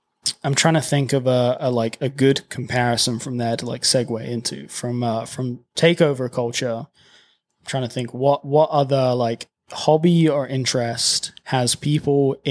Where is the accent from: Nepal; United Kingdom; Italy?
United Kingdom; now in United States; I know that this is specific to me being British, but football or soccer for you Americans, in England, everybody is involved with football.